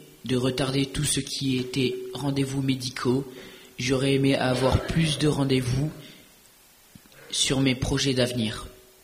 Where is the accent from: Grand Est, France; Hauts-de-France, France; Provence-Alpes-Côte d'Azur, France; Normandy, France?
Provence-Alpes-Côte d'Azur, France; also born or lived in Braine-l'Alleud; now in Belgium; plus précisément de Braine-l'Alleud, où j'ai vécu à partir de mes 3 ans. Et non, j'ai vécu à partir de mes 3 ans dans le Var, dans le sud de la France, jusqu'à mes 14 ans. Et après, je suis revenu dans le nord à cause de problèmes familiaux.